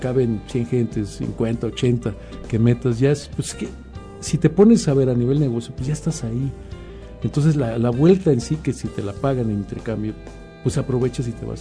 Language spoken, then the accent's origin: Spanish; Mexico City, Mexico; now in Guadalajara, Mexico; porque vivo en Guadalajara, soy del DF, pero tengo ya muchos años viviendo en Guadalajara, 30 años.